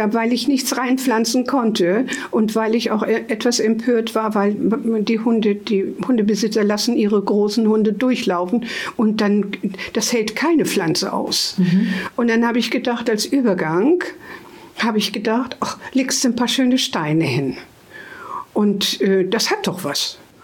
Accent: Hameln, Lower Saxony, Germany; wir sind ja aus Hameln und in Hameln hatte Mutti, da haben wir auch in so einer schönen, ruhigen Straße gewohnt

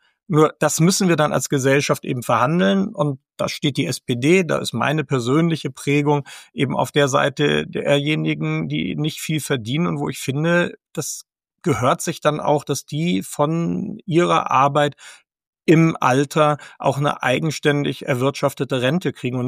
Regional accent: Hamburg, Germany; Dann komme ich aus Hamburg

